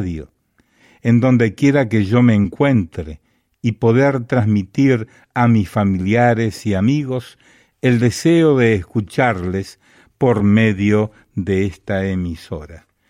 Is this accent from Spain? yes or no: no; Honduras; now in Conroe, United States; En mi país, Honduras, lo escuchaba todos los días a las 4 a.m. de la mañana, y aquí en la detención de Conroe, Texas, los escuchamos todos los días